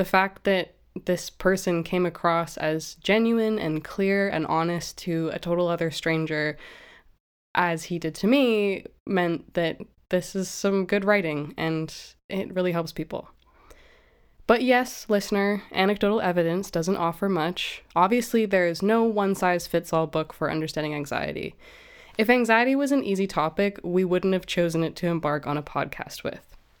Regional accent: Canada; accent: Canadian; maybe because you can't stand my dopey Canadian accent

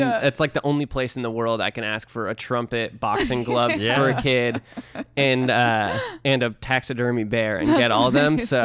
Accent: San Francisco, California, United States; I grew up in San Francisco area as like a Reformed Jew, and then I moved to Williamsburg and saw a lot of Hasidic Jews

